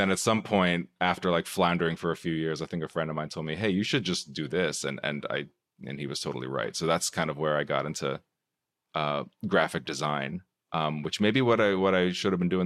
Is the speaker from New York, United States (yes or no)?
yes; New York City, New York, United States; I grew up in New York, and it was kind of like exiting the battle days. And I remember I would like take a cab from Penn Station to my house, like to like Upper West Side